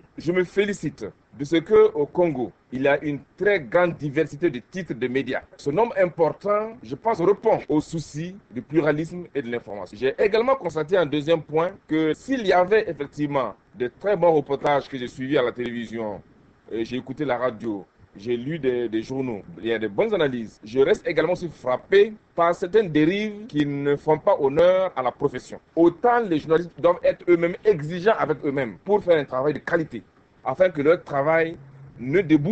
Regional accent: Burkina Faso; je viens du Burkina, je ne suis pas loin de la Côte d'Ivoire.

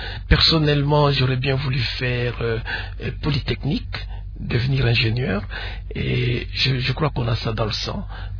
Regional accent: Lubumbashi, Haut-Katanga, DR Congo; Oui, je suis né à Lubumbashi, à la commune Kamalondo, en 1945. Je suis né le lendemain de la fin de la Deuxième Guerre mondiale. Et j'ai fait toutes mes études à la cité.

